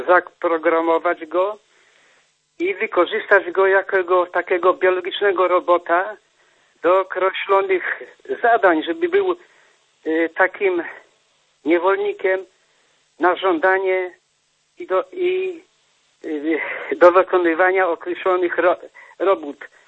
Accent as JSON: {"language": "Polish", "town": "Wieliczka", "region": "Lesser Poland", "country": "Poland", "said": "ja jestem z Polski, z Małopolski, a dokładniej to z okręgu wyborczego Tarnów"}